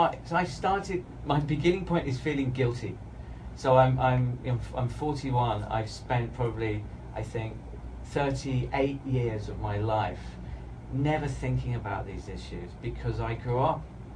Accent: England, United Kingdom; You know, I'm from England, I love England, and London's amazing.

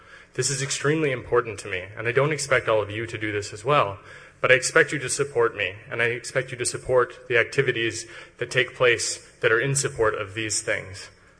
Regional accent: United States; I'm an American, born and raised

